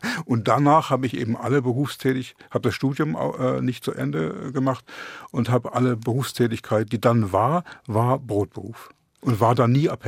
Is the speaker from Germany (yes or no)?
yes; Speyer, Rhineland-Palatinate, Germany; now in Berlin, Germany; Auch wenn ich den größeren Teil meines Lebens in Berlin zugebracht habe, bin ich doch auch Pfälzer geblieben irgendwo. Also ich fahre gern hin und fahre auch gern weg. Also ich bin Großstädter geworden, aber da sind meine Wurzeln aus in diesem kleinstädtischen, historisch überladenen